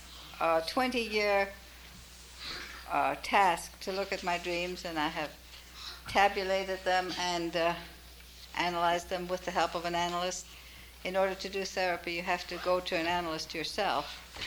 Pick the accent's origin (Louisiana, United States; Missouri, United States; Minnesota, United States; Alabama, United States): Minnesota, United States; Minneapolis; I come from Minneapolis, and I could take orders for that book.